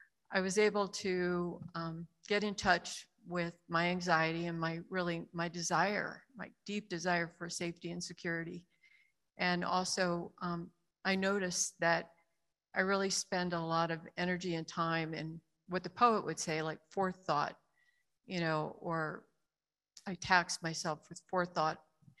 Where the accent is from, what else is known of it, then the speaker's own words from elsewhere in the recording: United States; And as an American middle income, I read that and it's like, I don't really worry about those things